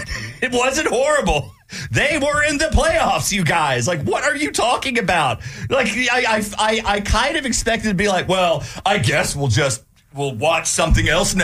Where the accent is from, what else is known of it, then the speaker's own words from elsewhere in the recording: College Station, Texas, United States; Because we came from College Station where we had to watch the Aggies.